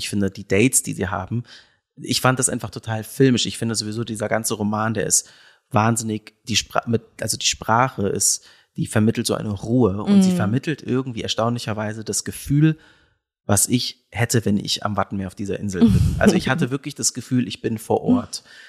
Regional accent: Hamburg, Germany; ich bin da auch auf dem Land groß geworden, jetzt nicht an der Ostsee direkt, aber in Hamburg, ne, Umland

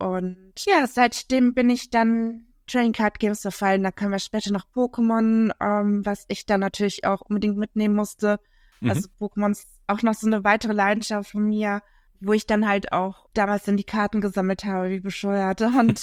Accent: Cologne, North Rhine-Westphalia, Germany; ich komme aus Köln

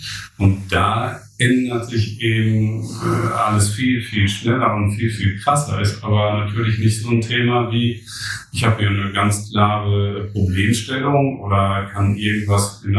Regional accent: Germany; diese Effizienzseite von Digitalisierung, das ist, glaube ich, was wir als Deutsche vor allem immer vor Augen haben, denn das machen wir eigentlich schon relativ lange.

